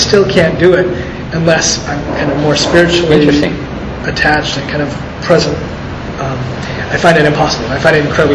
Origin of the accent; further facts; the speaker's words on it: Minnesota, United States; I grew up in Minnesota.